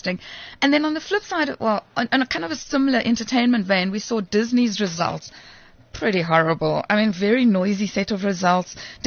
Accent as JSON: {"language": "English", "country": "South Africa", "said": "I mean, to find work now would be impossible as a South African, I think."}